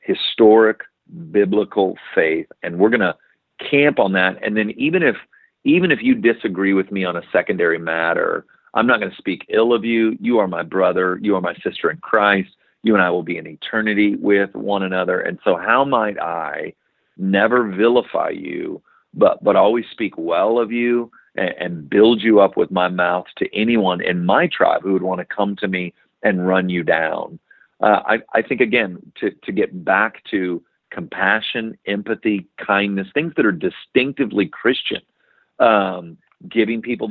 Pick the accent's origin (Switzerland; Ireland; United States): United States; Texas; I'm from Texas, so that's why I had to say 30